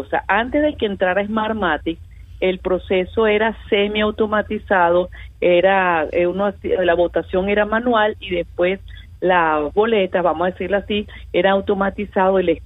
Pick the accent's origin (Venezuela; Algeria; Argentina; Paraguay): Venezuela; nosotros no somos una isla, nosotros no somos los cubanos.